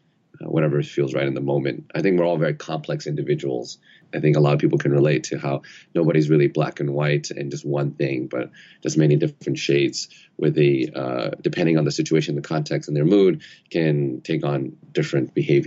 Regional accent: New York City, New York, United States; I started off as a New Yorker, a New York egocentric, center of the universe kind of New Yorker

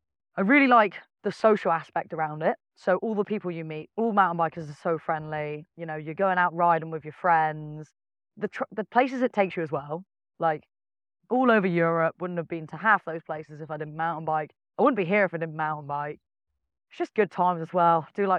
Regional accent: Torquay, South West England, United Kingdom; I'm born and bred in Torquay in the West Country of England, best land in the world.

